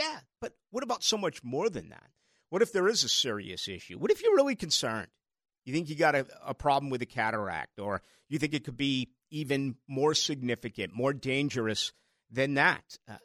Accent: Boston, Massachusetts, United States; also born or lived in Tallahassee; now in Jacksonville, United States; You know, kind of resonated growing up in Boston.

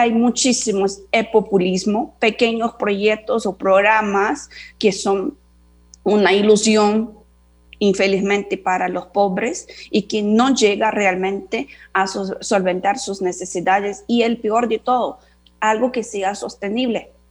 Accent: Brazil; moved away; also born or lived in Honduras; siempre digo que soy una brasileña catracha.

